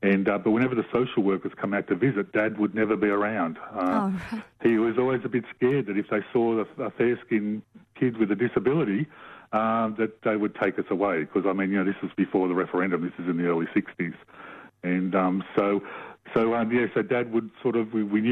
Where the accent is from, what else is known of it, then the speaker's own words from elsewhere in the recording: Sydney, New South Wales, Australia; But I grew up in Western Sydney, and as a kid, and so possibly that's why.